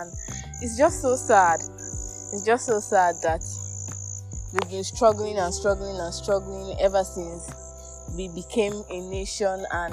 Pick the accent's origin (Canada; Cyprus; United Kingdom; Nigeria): Nigeria; Imo; I was telling her that I don't think my hometown, Imo State, is very safe.